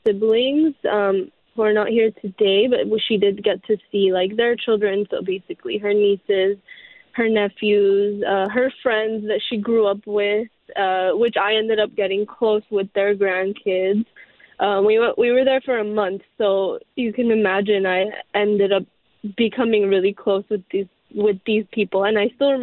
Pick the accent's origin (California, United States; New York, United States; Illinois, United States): California, United States; Los Angeles; So I'm born and raised here in LA, Los Angeles. I was born in Woodland Hills.